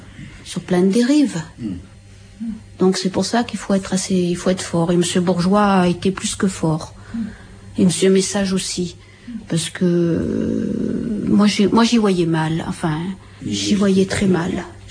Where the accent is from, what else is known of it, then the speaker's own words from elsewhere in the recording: Clermont-Ferrand, Auvergne-Rhône-Alpes, France; Non, je suis de Clermont-Ferrand.